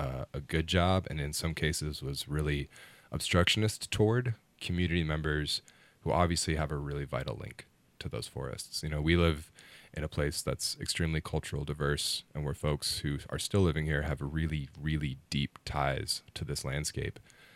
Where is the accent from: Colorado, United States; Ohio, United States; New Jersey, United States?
Colorado, United States; I'm a newcomer, obviously, I grew up in Colorado, and, you know, this is not a place I grew up in.